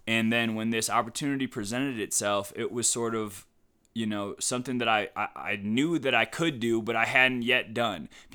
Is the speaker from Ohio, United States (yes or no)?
yes; Cleveland, Ohio, United States; So my trajectory, I'm from Cleveland, so I was sort of groomed on the LeBron years.